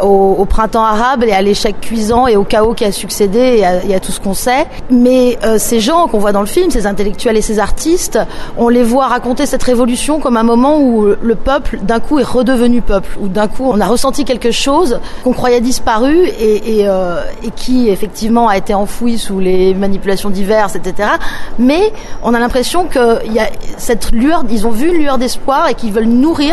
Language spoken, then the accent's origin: French; France; Bon, évidemment, en tant que Française, j'y ai appris énormément de choses.